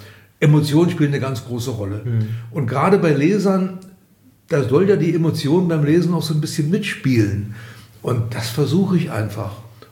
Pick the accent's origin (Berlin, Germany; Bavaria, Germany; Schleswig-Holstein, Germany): Berlin, Germany; Ich bin ja in Berlin geboren, 1943. Als die Mauer gebaut wurde, 1961, war ich bereits 18 und bis dahin war ich in beiden Stadtteilen zu Hause, im Westen wie im Osten